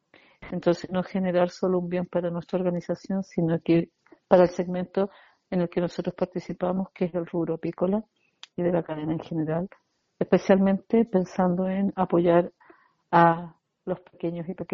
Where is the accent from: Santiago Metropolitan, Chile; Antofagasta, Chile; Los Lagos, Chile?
Santiago Metropolitan, Chile; Santiago; moved away as an adult; now in Araucanía, Chile; originalmente yo soy de Santiago, pero antes de cumplir los 19 años de edad me fui a estudiar a la región de la Araucanía y nunca más regresé a la ciudad de Santiago, más que por cosas puntuales o visitar a la familia.